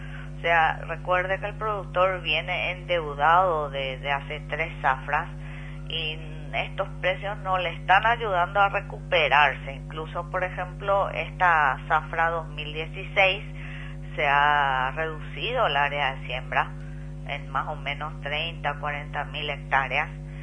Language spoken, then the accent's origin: Spanish; Paraguay; yo creo, como paraguaya, que tenemos que elevar un poco nuestra autoestima.